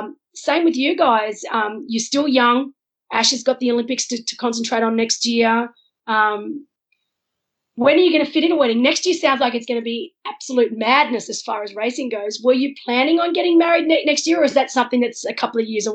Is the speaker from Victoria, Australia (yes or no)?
no; Wollongong, New South Wales, Australia; And I'm from Wollongong originally, so down on the south coast of Sydney.